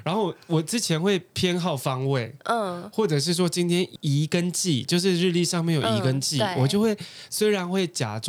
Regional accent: Tainan, Taiwan; 我是台南人，我小时候给爷爷奶奶带大，我们对于这种南部乡下吃香灰长大的人

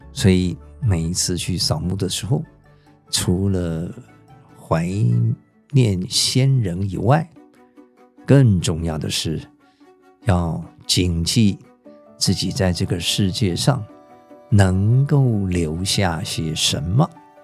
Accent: Shandong, China; 我们山东人那烧纸叫化纸

